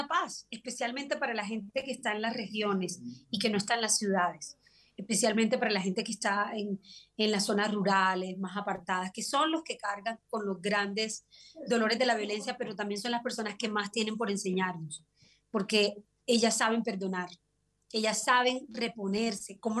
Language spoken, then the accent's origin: Spanish; Colombia; ese es mi deseo como colombiana, ese es mi deseo como músico